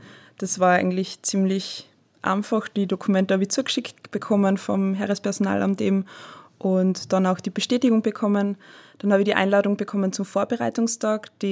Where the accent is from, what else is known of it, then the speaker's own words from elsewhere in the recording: Tyrol, Austria; ich bin 24 Jahre alt und ich komme aus Osttirol.